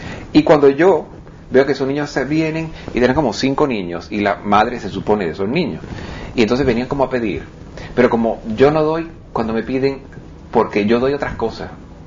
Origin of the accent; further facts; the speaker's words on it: Italy; Spanish is a second language; Soy italiano.